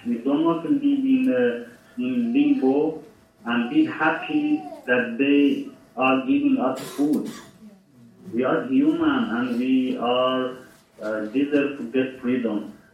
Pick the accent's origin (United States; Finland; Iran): Iran; English is a second language; I was born in Iran for 30 years, and I know that what is dictatorship system.